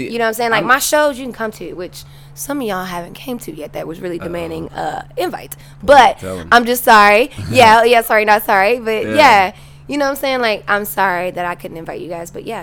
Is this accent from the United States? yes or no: yes; Texas, United States; also born or lived in Missouri; I've been here since I was four.